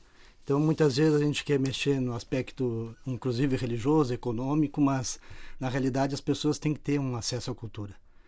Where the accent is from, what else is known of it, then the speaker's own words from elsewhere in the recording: Pelotas, Rio Grande do Sul, Brazil; Eu sou da cidade de Pelotas, da diocese de Dom Jaime Quemelo.